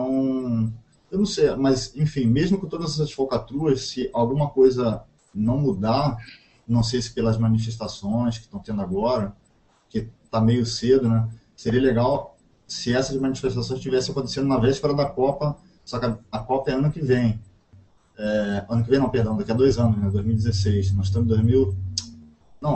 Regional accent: Brazil; eu, como brasileiro

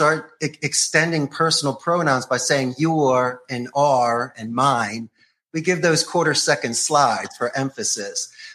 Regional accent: Philadelphia, Pennsylvania, United States; growing up in Philly, you always did your little bit of hustles.

